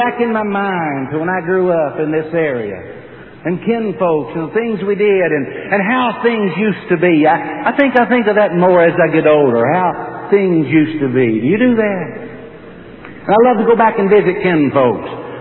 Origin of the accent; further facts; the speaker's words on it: London, Kentucky, United States; I was back down through London, Kentucky the other day, my hometown